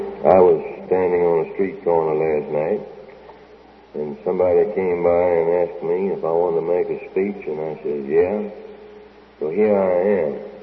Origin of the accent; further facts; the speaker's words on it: Mississippi, United States; from Mississippi.